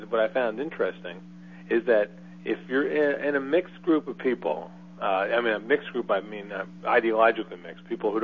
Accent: Newark, New Jersey, United States; Because this is my hometown. I grew up in Newark, New Jersey.

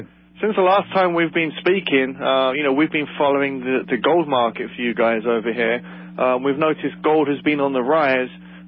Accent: England, United Kingdom; I'm from England, the British pound or the sterling is extremely strong right now

